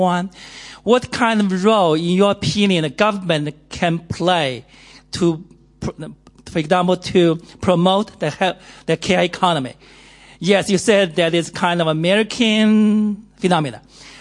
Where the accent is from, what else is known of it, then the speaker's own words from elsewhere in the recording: China; now in London, United Kingdom; I say that I'm a visiting professor to LSE. I'm from China.